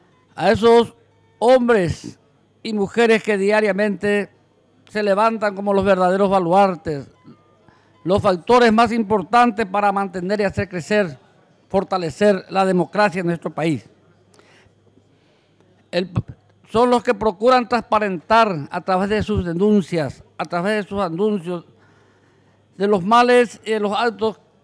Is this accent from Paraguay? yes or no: yes; Paraguay; como ciudadanos, como sensibles paraguayos